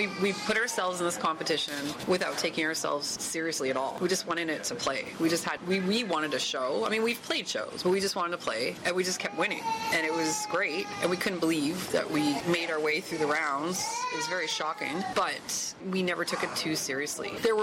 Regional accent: Windsor, Ontario, Canada; now in Vancouver, Canada; I would listen to Detroit radio because I'm from Windsor

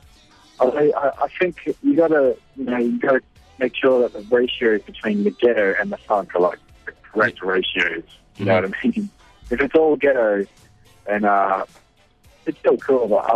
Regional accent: Brisbane, Queensland, Australia; his first stop was Brisbane, my hometown

